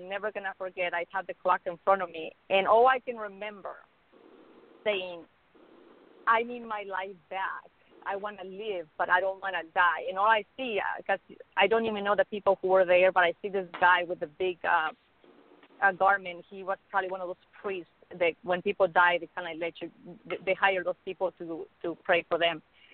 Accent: Mexico; English is a second language; also born or lived in Chicago, United States; now in Los Angeles, United States; I studied 10 years in Mexico. This is why I have my accent, but I was born in Chicago, and I went to school in Mexico, so I'm bilingual.

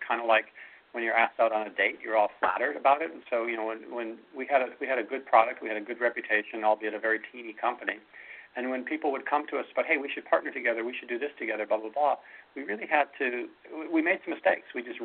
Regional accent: Michigan, United States; My background's a bit different than Bob's. I grew up in Michigan. I went to hotel school.

